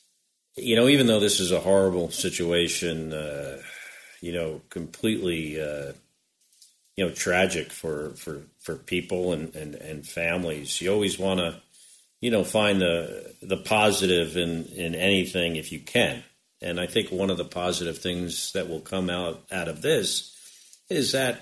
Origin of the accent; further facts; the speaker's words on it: New Jersey, United States; But I grew up in New Jersey, and then I had this incredible experience and life experience.